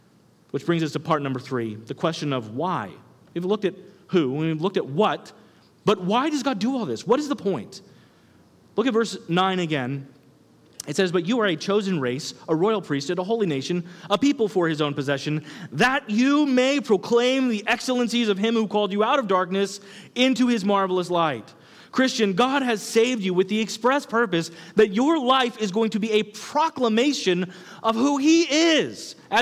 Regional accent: Kansas, United States; I grew up in Kansas. I don't know if you know anything about that place. It is flat. I mean, super flat.

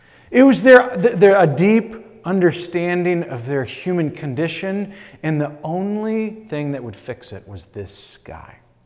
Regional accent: Green Bay, Wisconsin, United States; The end of this month, you all know that I'm from Green Bay. I'm going back to Green Bay at the end of this month.

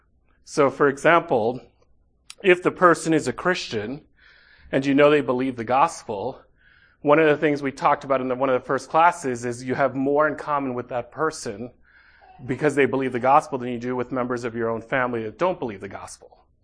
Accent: Manhattan, New York, United States; accent: Dominican; Except I was born in this country, so it would always be strange to them that I was raised in Manhattan but have a Dominican accent, right?

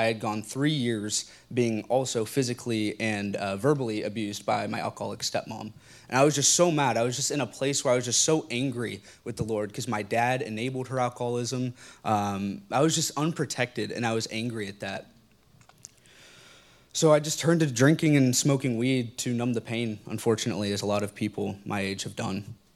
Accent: Arizona, United States; born there; I was born in Arizona.

